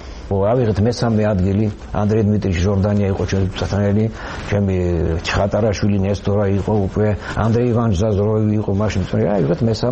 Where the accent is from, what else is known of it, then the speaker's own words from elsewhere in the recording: Gagra, Abkhazia, Georgia; დავიბადე გაგრაში და ბავშვობიდან ჩვენ მქონდა ზღვა და სტადიონი.